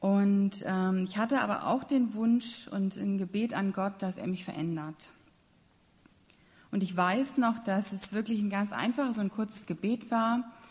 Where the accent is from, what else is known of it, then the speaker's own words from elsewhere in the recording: Nanzenbach, Hesse, Germany; Ich komme ja hier aus Nanzenbach, aus einem schönen Land-Dill-Kreis und von 1500 auf 20 Millionen.